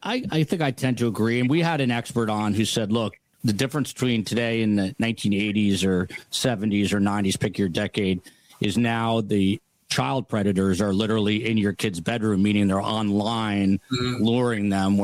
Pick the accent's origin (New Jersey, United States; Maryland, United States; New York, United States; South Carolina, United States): New Jersey, United States; Highland Park; That is my hometown. I am actually supposed to speak at the high school there with my mom at the end of April.